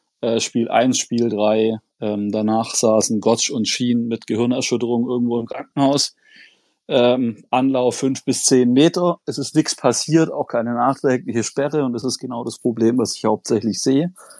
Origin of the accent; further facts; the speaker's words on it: Bietigheim, Baden-Württemberg, Germany; Ich komme aus der Nähe von Bietigheim.